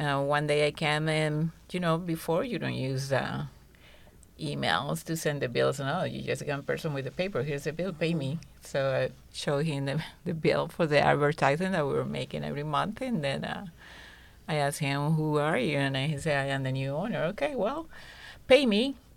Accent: Venezuela; I was in my country, Venezuela, my home country, Venezuela

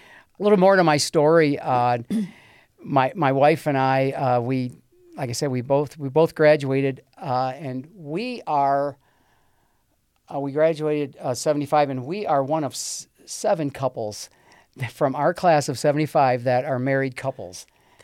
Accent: Perrysburg, Ohio, United States; Perrysburg, I grew up in Perrysburg

